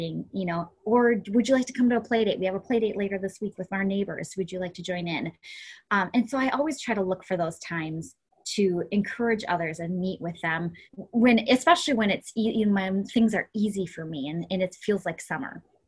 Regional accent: Wisconsin, United States; Now that I told you about growing up in Wisconsin, how does that translate to anything in life, really?

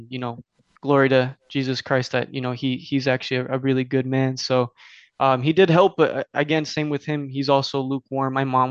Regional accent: Los Angeles, California, United States; I grew up in Los Angeles with the internet era and a lot of liberalism around.

